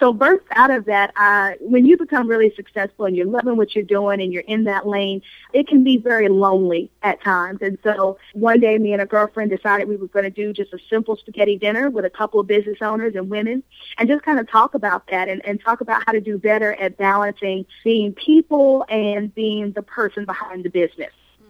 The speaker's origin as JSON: {"language": "English", "region": "Maryland", "country": "United States", "moved": "yes", "lives_now": "Greensboro, United States", "said": "I run a full-service event planning company based here in Greensboro, North Carolina. I'm originally from Maryland"}